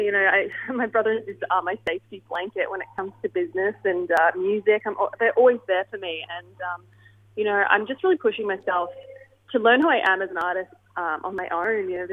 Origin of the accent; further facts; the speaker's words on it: Papua New Guinea; I grew up in Papua New Guinea and we weren't really exposed to too many things that I guess a lot of the people in cities get exposed to. So in a way, I did come from a small town